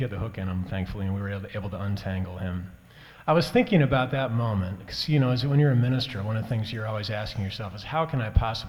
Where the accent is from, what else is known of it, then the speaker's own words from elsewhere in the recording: Midwest, United States; I grew up in the Midwest with a lot of country music